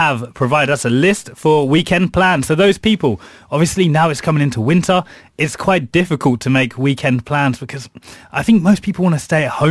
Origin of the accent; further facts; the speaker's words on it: England, United Kingdom; My pronunciation as an Englishman is terrible.